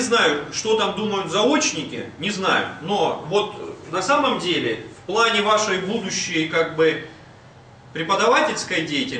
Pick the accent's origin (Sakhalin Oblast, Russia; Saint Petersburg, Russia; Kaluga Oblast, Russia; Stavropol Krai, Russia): Stavropol Krai, Russia; Budyonnovsk; now in Moscow, Russia; ну я сам из Буденновска, да?